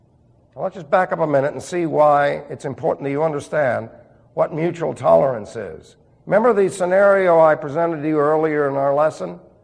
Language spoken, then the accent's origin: English; Sunnyside, New York, United States; accent: New York; We meet, and I'm right from Sunnyside, New York. And I talk like a typical New Yorker, slurring my words with everything that goes with it